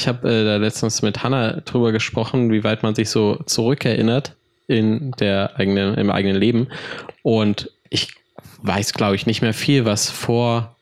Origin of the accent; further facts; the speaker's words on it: East Germany, Germany; Weil als Ostdeutscher ist man ja erstmal eigentlich froh, dass die DDR nicht mehr von Deutschland getrennt ist.